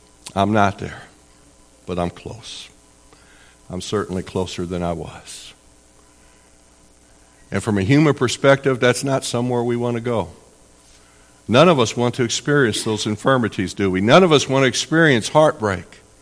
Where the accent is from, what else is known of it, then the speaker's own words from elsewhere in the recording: United States; Kind of like I grew up there in Jefferson County.